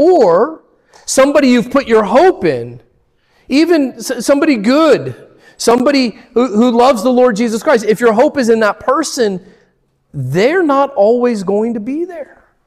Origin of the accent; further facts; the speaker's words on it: Florida, United States; we're from Florida, we're not used to things like cliffs yet